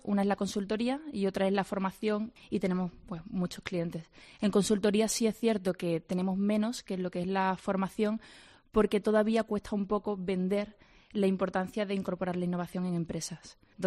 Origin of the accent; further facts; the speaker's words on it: Andalusia, Spain; estoy muy orgullosa de ser andaluza.